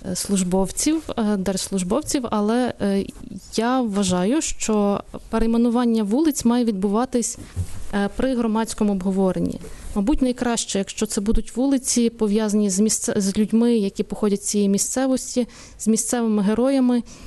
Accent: Lviv, Lviv Oblast, Ukraine; я сама зі Львова.

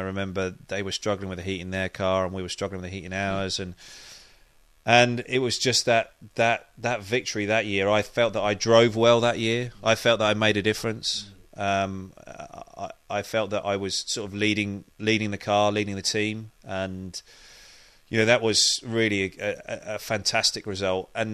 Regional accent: United Kingdom; And it's also strange because I'm a Brit and I'm driving for the American manufacturer and the big American team

